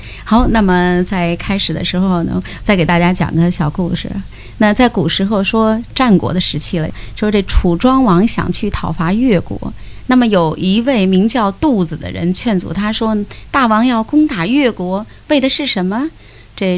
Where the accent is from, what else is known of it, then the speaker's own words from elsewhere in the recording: Beijing, China; 或者我们北京人叫“吃几两干粮的”哈。